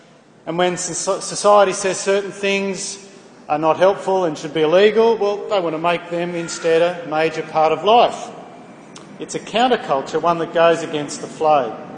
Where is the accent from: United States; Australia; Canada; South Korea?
Australia; We've got something that wraps up who we are as Australian.